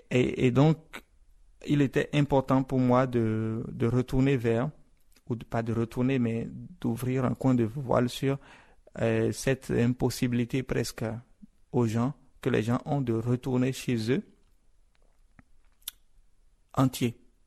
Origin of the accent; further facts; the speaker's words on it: Benin; Alors oui, je suis béninois. Mais je suis africain et je suis humain du 21e siècle.